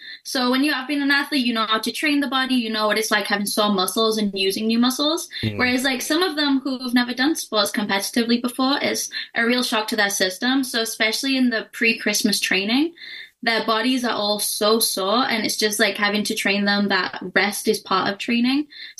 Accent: Doncaster, Yorkshire and the Humber, United Kingdom; So the day after the show, I packed it all up. I came back up north because I am from Doncaster. So I came back up.

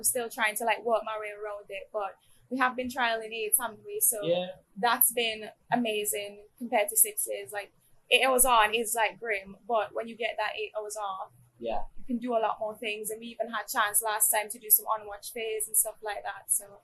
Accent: St. Vincent & Grenadines; So I'm from St. Vincent. I don't know if many people know that because it's a very small island next to Barbados.

